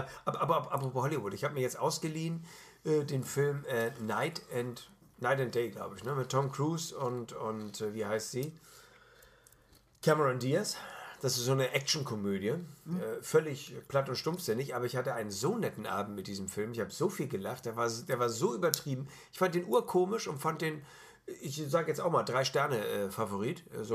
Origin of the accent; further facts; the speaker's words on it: Hamburg, Germany; Ich bin Hamburger